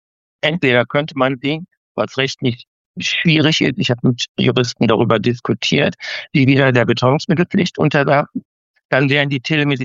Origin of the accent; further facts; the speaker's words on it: Lower Saxony, Germany; ich komme aus Niedersachsen